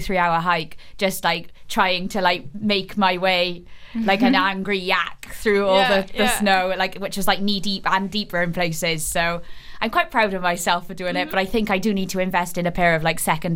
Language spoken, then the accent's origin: English; Wales, United Kingdom; just because I'm Welsh and we have a lot of sheep.